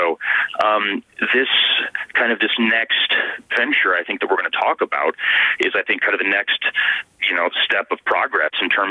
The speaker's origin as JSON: {"language": "English", "town": "Lafayette", "region": "Indiana", "country": "United States", "tie": "born or raised there", "said": "Yeah, I was born and raised in Lafayette, and myself and 12 members of my family, we all graduated from Purdue University."}